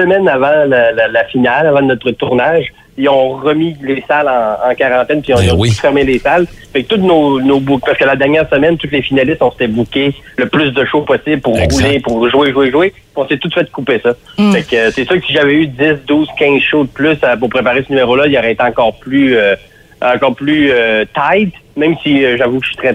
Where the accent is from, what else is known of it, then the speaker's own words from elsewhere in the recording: Quebec, Canada; moved away as an adult; moi, je suis déménagé du Saguenay, j'avais 21 ans pour faire ça.